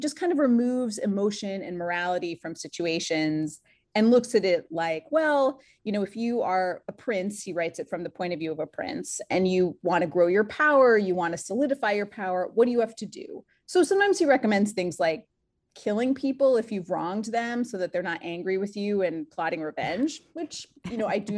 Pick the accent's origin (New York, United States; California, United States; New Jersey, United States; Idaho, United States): Idaho, United States; I was on a T-ball team when I was growing up in Idaho.